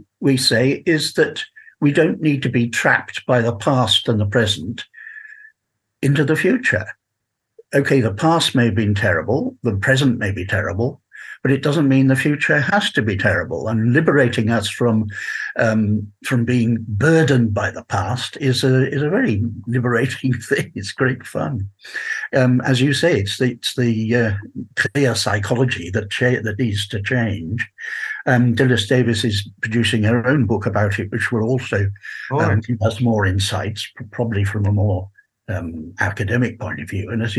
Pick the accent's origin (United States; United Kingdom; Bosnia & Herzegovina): United Kingdom; England; born there; Yes, we were born in England, but we feel Welsh.